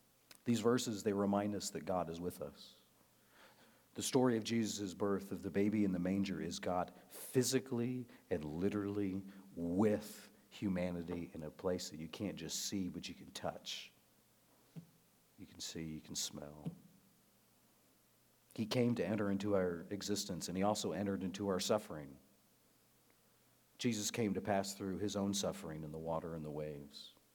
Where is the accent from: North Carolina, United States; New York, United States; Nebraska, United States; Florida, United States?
Nebraska, United States; Now, I grew up in Nebraska. That's about as far from serious water as you can get and still be in the United States.